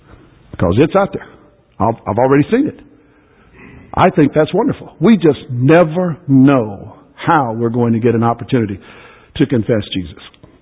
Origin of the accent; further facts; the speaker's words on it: Jacksonville, Florida, United States; My wife said, we're from Jacksonville, Florida.